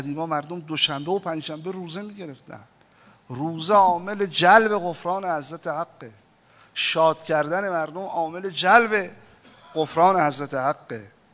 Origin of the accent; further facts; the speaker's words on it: Iran; منم ایرانی هستم، منم تو همین مملکت هستم